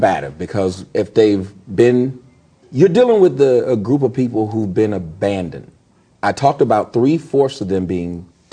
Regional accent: Atlanta, Georgia, United States; I'm from Atlanta. That's the home of the kept man.

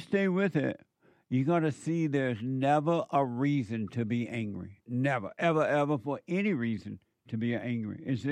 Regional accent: United States; born there; I didn't have to cross the border illegally. I didn't have to apply for membership. I was born in America.

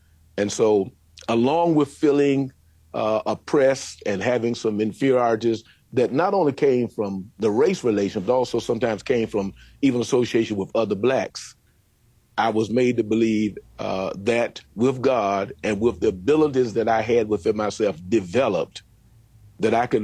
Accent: North Carolina, United States; born there; I was born in North Carolina.

